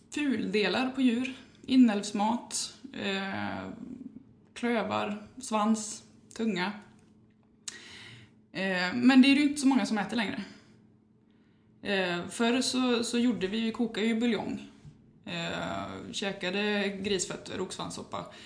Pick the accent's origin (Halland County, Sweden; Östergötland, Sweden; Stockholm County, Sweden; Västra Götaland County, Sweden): Västra Götaland County, Sweden; Tanumshede; är född och uppväxt i Tanumshede. Jag har bott på lite olika platser i Sverige